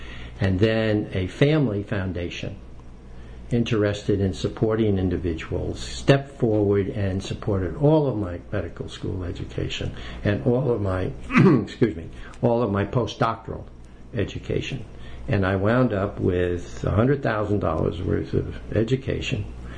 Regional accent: New York, United States; accent: New York; It's 30 miles north of New York City. I've never lost my New York accent.

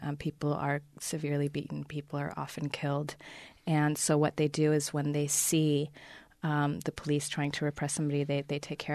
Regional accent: Argentina; English is a second language; I'm from Argentina.

